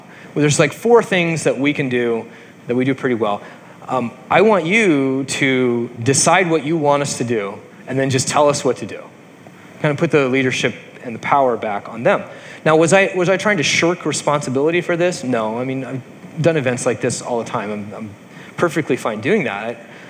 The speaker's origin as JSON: {"language": "English", "town": "Gig Harbor", "region": "Washington", "country": "United States", "said": "As soon as Jeremiah and I said, you know, hey, we're from Gig Harbor"}